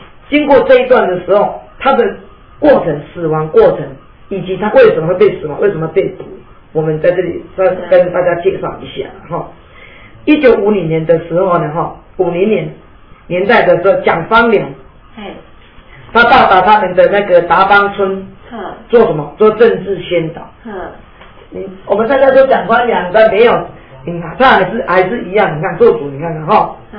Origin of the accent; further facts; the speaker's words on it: Taiwan; 这个是我们台湾人真的最可悲的下场了